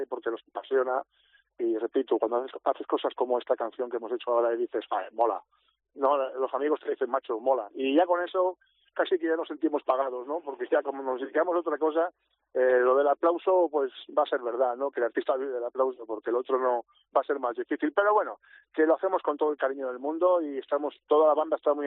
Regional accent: Madrid, Community of Madrid, Spain; No, yo soy de Madrid.

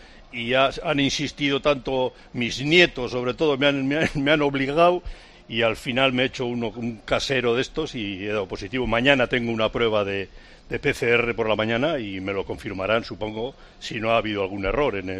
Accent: Bilbao, Basque Country, Spain; yo soy de Bilbao

